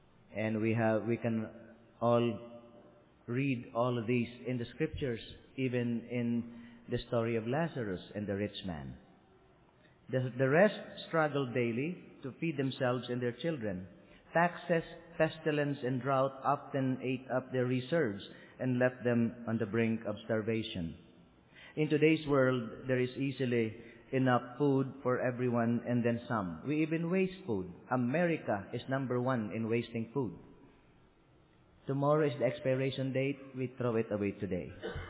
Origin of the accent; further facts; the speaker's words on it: Philippines; That is a big problem also in my home country. In the Philippines